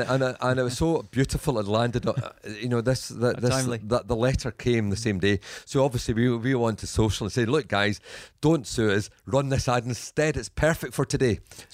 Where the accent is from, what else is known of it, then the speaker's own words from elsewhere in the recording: Scotland, United Kingdom; Well, I'm a Scottish guy.